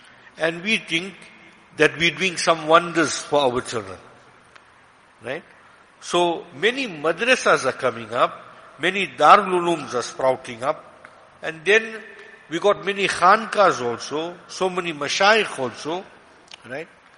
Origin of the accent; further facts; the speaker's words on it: South Africa; So as South African Muslims, we spoilt for choice.